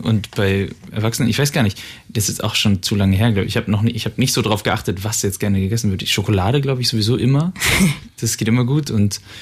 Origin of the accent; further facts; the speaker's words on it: Bremen, Germany; Nee, von Bremen.